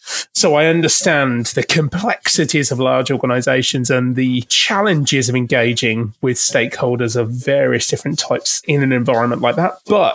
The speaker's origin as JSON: {"language": "English", "region": "England", "country": "United Kingdom", "tie": "born or raised there", "lives_now": "Melbourne, Australia", "said": "Yeah, so I was born and brought up in the Midlands of England"}